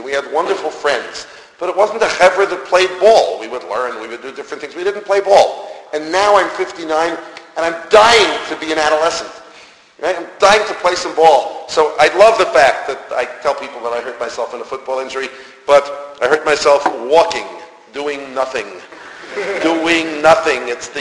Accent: Yonkers, New York, United States; I grew up in Yonkers, New York.

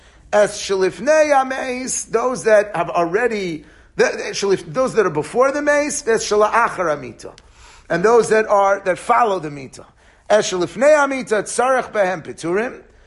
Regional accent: New York, United States; listen to me, I'm from New York, and I'd like to scream at someone.

